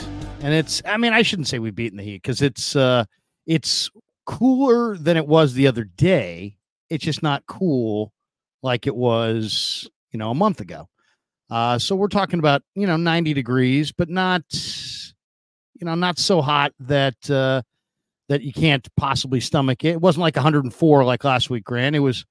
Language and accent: English; San Francisco, California, United States; I grew up in the Sunset District, so I love the fog.